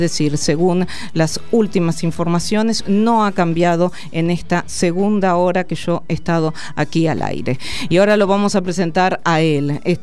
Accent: Argentina; la energía hoy nos interpela como argentinos y argentinas

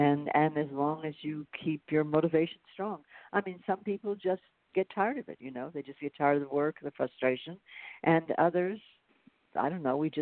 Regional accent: Oklahoma, United States; also born or lived in Kansas; I was born in Kansas and then moved around a bit with my family and ended up in Oklahoma for a number of years.

